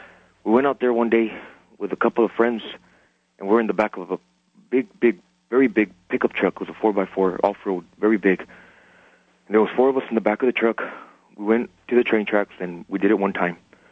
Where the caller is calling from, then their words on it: San Antonio, Texas, United States; I'm calling from San Antonio.